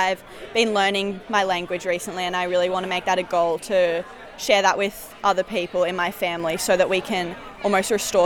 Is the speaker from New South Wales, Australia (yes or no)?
yes; New South Wales, Australia; I personally am an Aboriginal and Torres Strait Islander woman. I'm from the Gamilaroi Nation up near Tamworth.